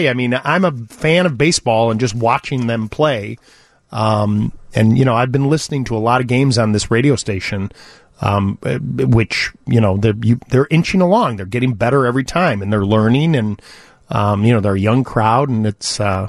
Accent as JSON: {"language": "English", "town": "Chicago", "region": "Illinois", "country": "United States", "said": "When I meet people and I travel around the country and I'll tell them I'm from Chicago."}